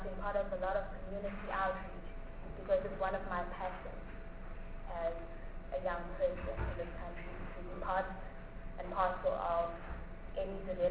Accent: Pietermaritzburg, KwaZulu-Natal, South Africa; I come from Pietermaritzburg, KwaZulu Natal. I'm currently at LMNU in Port Elizabeth.

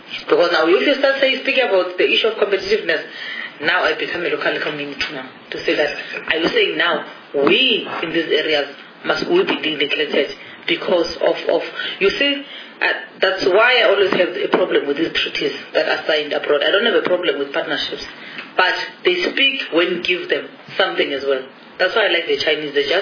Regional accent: Soweto, Gauteng, South Africa; I stay in Welcheyevel. Don't visit me. I come from Soweto.

